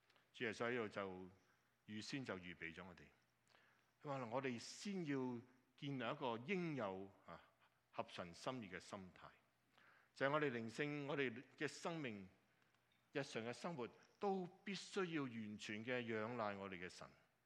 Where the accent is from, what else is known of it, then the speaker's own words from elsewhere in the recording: China; now in North America; 令到你和我身为中国人在北美的地方都受到很多的压力